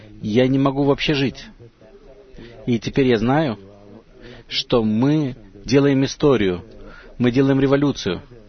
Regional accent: Israel; Russian is a second language; я из Израиля.

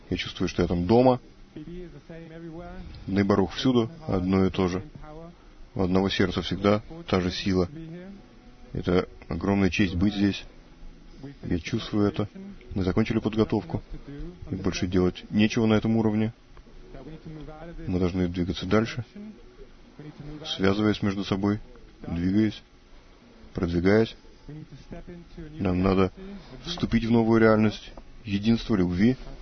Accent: San Francisco, California, United States; из Сан-Франциско.

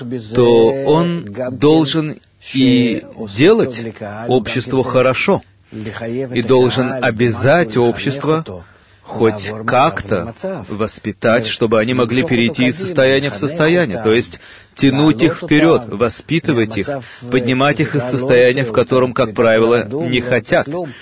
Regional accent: Kiryat Gat, Southern District, Israel; Я вырос в Кириат-Гате и был самым умным учеником в классе

